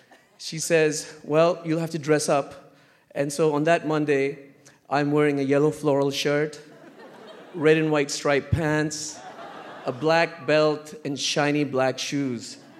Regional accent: Lahore, Punjab, Pakistan; born there; I was born in Lahore, Pakistan

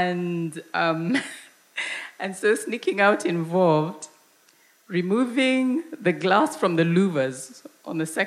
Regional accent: Nairobi, Kenya; I want to tell you about a story that happened where I grew up in Nairobi, which is a fair distance from here.

